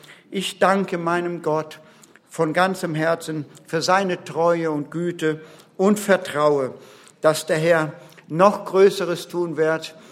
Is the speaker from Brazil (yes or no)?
yes; Brazil; born there; first language Portuguese; German is a second language; Und ich bin besonders dankbar für alle in meiner Sprache, im Lande, wo ich geboren bin, Brasilien, das ist Portugiesisch.